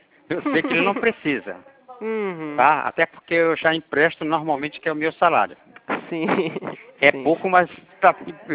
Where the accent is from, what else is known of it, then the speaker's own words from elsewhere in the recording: Brazil; Eu sou brasileiro nato, entendeu? É descendente de índio, então eu sou brasileiro nato, mas eu tenho uma informação de judeu.